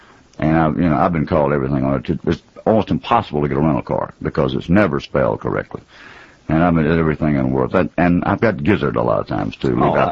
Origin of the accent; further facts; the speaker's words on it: Snellville, Georgia, United States; turns out he's from